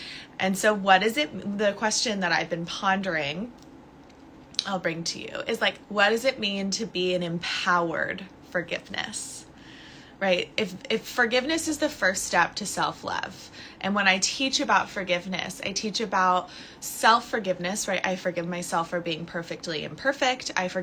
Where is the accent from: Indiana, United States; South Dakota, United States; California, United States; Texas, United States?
California, United States; There's so much California here. Hello, hello, my home state.